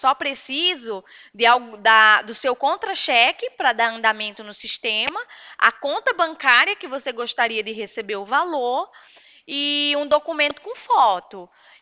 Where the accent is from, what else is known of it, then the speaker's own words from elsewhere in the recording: São João do Rio do Peixe, Paraíba, Brazil; born there; accent: Paraíba; now in Americana, Brazil; o meu sotaque é da Paraíba, né? Eu nasci, fui, nasci aí na Paraíba, em São João do Rio do Peixe.